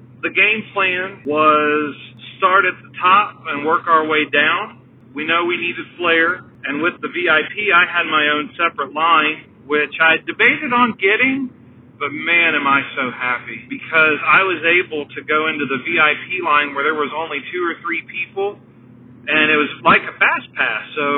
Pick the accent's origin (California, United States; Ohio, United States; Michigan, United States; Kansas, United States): Ohio, United States; Dayton; I grew up in Dayton, Ohio, and I got to, you know, see all the Crockett and the, all of the Mid-South stuff